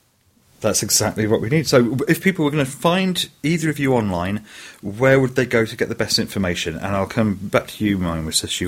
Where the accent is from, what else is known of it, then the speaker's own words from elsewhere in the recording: Glasgow, Scotland, United Kingdom; born there; I was born in Glasgow, so I actually agree completely.